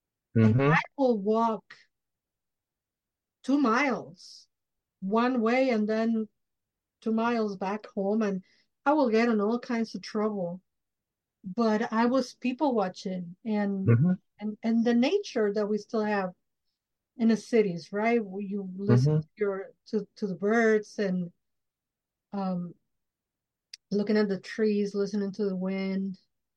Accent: Mexico City, Mexico; because I grew up in Mexico City.

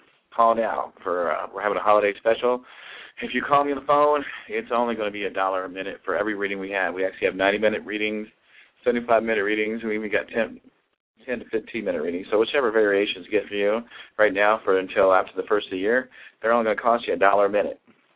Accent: Ohio, United States; now in Colorado, United States; I'm actually from Ohio. I'm living in Colorado now, but I used to live in Ohio.

